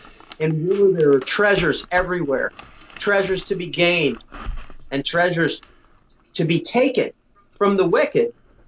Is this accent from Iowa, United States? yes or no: yes; Iowa, United States; there was a right to duel in my home state of Iowa until it was removed from the Constitution in 1992.